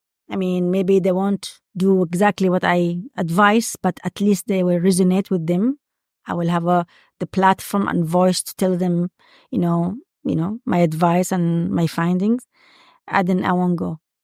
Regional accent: Saudi Arabia; when she found out I'm from Saudi Arabia and I'm a goodwill ambassador, I'm doing biotechnology, she was very taken

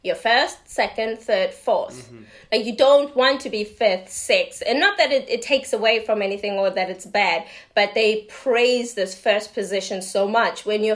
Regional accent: Mabopane, Gauteng, South Africa; Mabupane, which is how we say it, but it's more now. It's not now. It's an extension of Pretoria.

